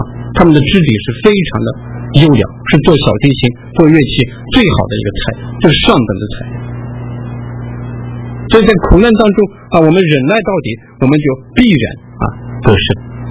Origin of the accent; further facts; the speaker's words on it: China; 也颠覆了我们中国人的观念。我们中国人观念做君王的那是高高在上享受一切荣华富贵